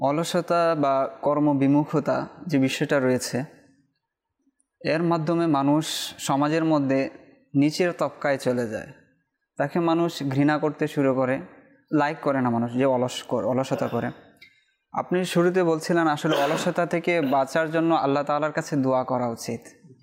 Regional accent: Bangladesh; আমরা বাঙালি হিসাবে, আমরা বাংলাদেশি হিসাবে যদি আমার দেশের মানুষের ভাগ্যকে পরিবর্তন করতে যায় তাহলে আমাদেরকে চেষ্টা করতে হবে।

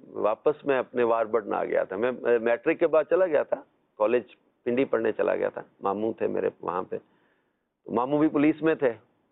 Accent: Punjab, Pakistan; جی شیخوپورہ کی طرف. تو وہاں ہمارا آبائی گھر ہے, وہیں میرا میری پیدائش ہوئی اور بچپن بھی وہیں گزرا, میٹرک تک میں وہیں رہا.

